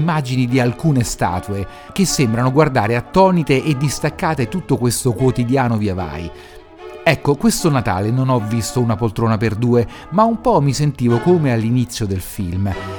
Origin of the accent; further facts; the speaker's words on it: Rome, Lazio, Italy; now in Milan, Italy; Ho superato i 40 anni, sono di Roma, vivo a Milano, anzi a Nolo, quel quartiere immaginario che poi è diventato una vera e propria nuova realtà.